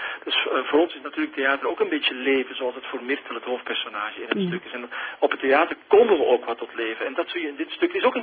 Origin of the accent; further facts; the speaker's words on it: Flanders, Belgium; now in Netherlands; Ik ben wel Vlaming in Nederland.